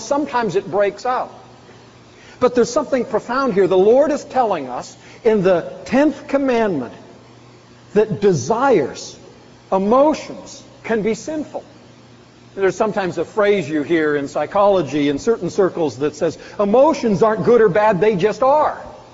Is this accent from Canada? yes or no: yes; Canada; I don't want to exempt myself as a Canadian from that.